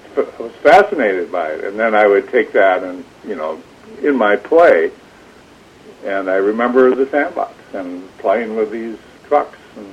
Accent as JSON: {"language": "English", "town": "Rhinelander", "region": "Wisconsin", "country": "United States", "tie": "born or raised there", "also_born_or_lived": "Pacific Northwest", "said": "I grew up in Rhinelander for the most part. It is what I consider my hometown, although I didn't move there until I was in second grade. I was born in Wisconsin Rapids, and then we left for a few years to the Pacific Northwest."}